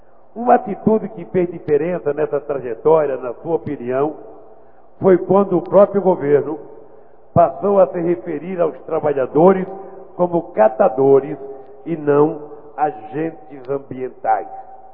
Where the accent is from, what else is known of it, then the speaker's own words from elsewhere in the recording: Northeast Region, Brazil; como eu, é nordestino, de fala fácil e muito ligeiro